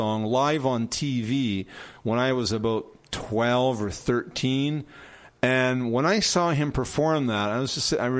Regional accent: Halifax, Nova Scotia, Canada; I was born and raised in Halifax, Nova Scotia.

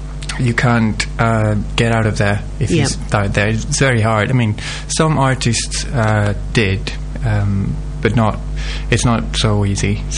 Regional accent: Rome, Lazio, Italy; English is a second language; moved away as an adult; now in United Kingdom; I'm from Italy. I'm actually from Rome.

